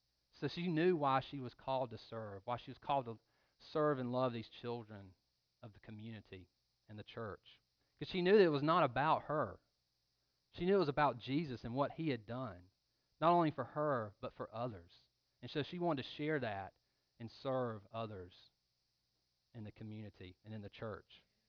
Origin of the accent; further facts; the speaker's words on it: Louisville, Georgia, United States; Growing up in Georgia, in Louisville, small town I grew up